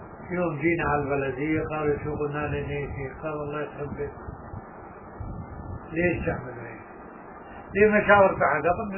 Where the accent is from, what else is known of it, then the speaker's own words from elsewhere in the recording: Irbid, Irbid Governorate, Jordan; قلت والله انا من اربد وبشتغل الصحة بالبلدية